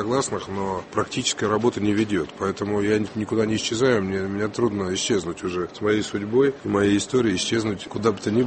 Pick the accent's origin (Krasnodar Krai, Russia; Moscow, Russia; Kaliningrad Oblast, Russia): Krasnodar Krai, Russia; Sochi; Сочи мой родной город.